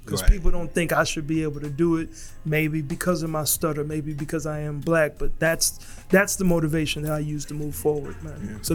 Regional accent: Austin, Texas, United States; They even took me to my hometown of Austin, Texas. And that was just lovely, you know, being in front of my peoples.

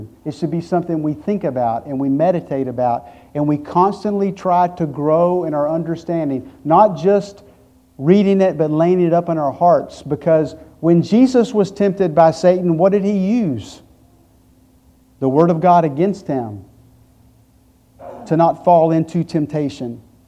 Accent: Lubbock, Texas, United States; I grew up in Lubbock, Texas. There's no trees, there's no water, right?

